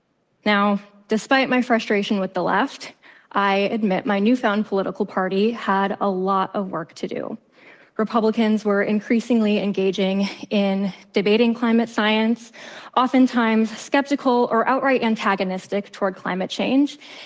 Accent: Minnesota, United States; I grew up in the US in a small town in rural northern Minnesota. And my hometown was so small, in fact, that it was a big deal when our population hit 300.

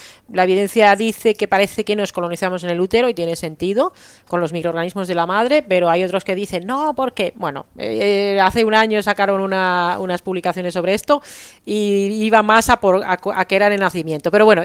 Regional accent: Karelia, Finland; yo soy de Karelia, de la Karelia finlandesa, y hay una Karelia en Rusia y una Karelia en Finlandia

